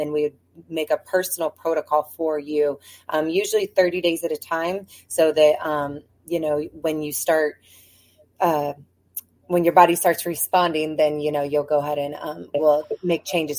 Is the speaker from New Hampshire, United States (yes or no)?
no; Salt Lake City, Utah, United States; I grew up in Salt Lake City, Utah, so I'm not foreign to the snow